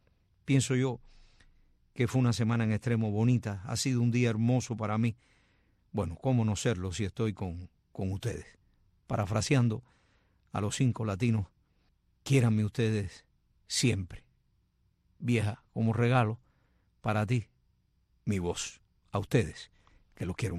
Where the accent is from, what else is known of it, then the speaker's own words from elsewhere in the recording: Cuba; a Santa Isabel de las Lajas, allá en mi tierra querida, en mi Cuba.